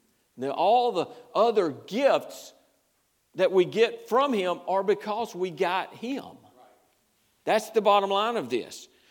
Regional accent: United States; God's grace is no more in my life because I'm an American than it was in Esitadi's life as a Moy believer.

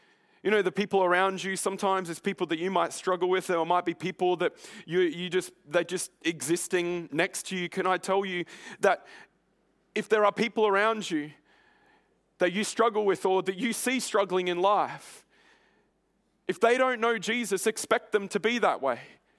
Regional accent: Brisbane, Queensland, Australia; You know, my family, we grew up in Brisbane.

